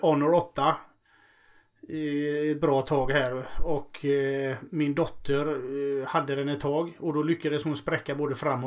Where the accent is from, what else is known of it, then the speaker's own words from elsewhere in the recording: Gothenburg, Västra Götaland County, Sweden; eftersom vi både du och jag är från Göteborg